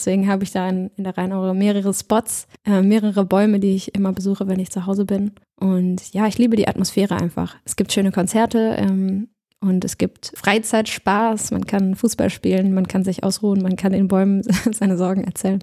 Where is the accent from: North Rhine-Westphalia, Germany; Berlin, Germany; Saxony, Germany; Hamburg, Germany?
North Rhine-Westphalia, Germany; Bad Godesberg; aber ich liebe auch viele der Straßen, vor allem in Bad Godesberg, wo ich groß geworden bin.